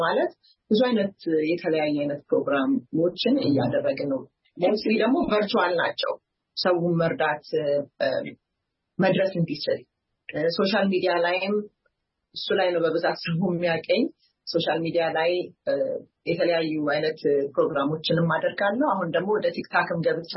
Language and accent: Amharic; United States; ማለት አሜሪካ ውስጥ ነው ያደግኩት።